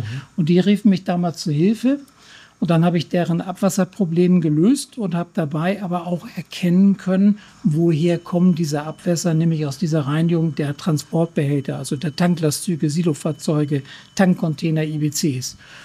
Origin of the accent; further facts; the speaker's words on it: Hamburg, Germany; hier in meiner Heimatstadt Hamburg und auch meiner Lieblingsstadt Hamburg